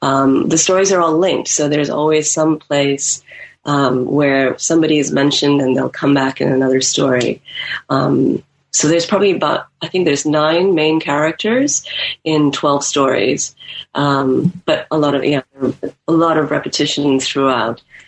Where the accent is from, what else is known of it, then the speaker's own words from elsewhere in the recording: Nigeria; also born or lived in United States / Barcelona, Spain; And I've seen it growing up in Nigeria.